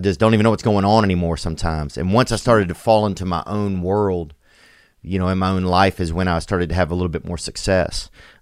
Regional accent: Louisiana, United States; also born or lived in Los Angeles; now in Nashville, United States; I still have my place in Los Angeles, and I'm from Louisiana originally

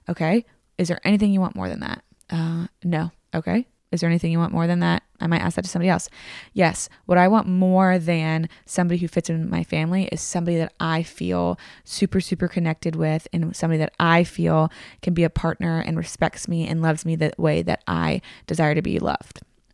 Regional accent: Tennessee, United States; also born or lived in Virginia; I remember when I moved from Virginia in second grade to Tennessee, I had never experienced somebody saying yes, ma'am or no, ma'am.

